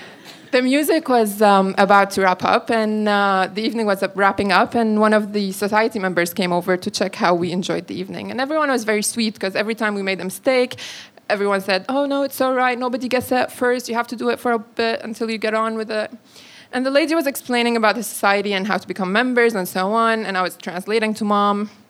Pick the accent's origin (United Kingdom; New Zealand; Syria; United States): Syria; moved away; Where are you from? Syria, I said. Everybody smiled and nodded, eyes getting wider and wider in curiosity. Second default question is, how long have you been here? Well, I've been here 8 years.